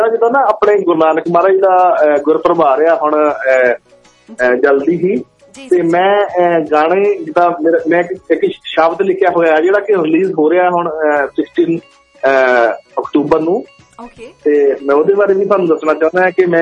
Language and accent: Punjabi; Meliana, Punjab, India; now in Bahrain; ਵੈਸੇ ਮੇਰਾ ਪਿੰਡ ਹੈਗਾ ਮੇਲੀਆਣਾ ਡਿਸਟ੍ਰਿਕਟ ਨਵਾਂ ਸ਼ਹਿਰ ਤੇ ਬਹਿਰਾਮ ਦੇ ਲਾਗੇ ਆ ਮੇਰਾ ਪਿੰਡ ਆ ਜੀ, ਤੇ ਮੈਨੂੰ ਕਾਫੀ ਸਾਲ ਇੱਥੇ ਹੋ ਗਿਆ ਬਹਿਰੀਨ ਦੇ ਵਿਚ